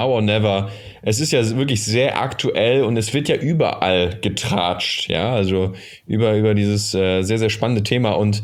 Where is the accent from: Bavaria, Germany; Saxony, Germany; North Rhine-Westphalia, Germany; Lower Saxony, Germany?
North Rhine-Westphalia, Germany; Tratsch und Klatsch sagt man bei uns im Ruhrpott.